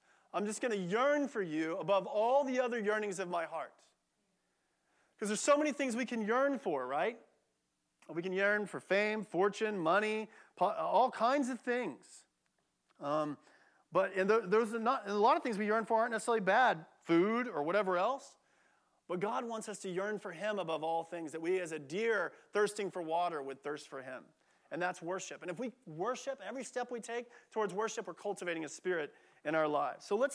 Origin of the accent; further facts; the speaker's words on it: Austin, Texas, United States; I come from Austin, or from Williamson County, so I love that if you go to Starbucks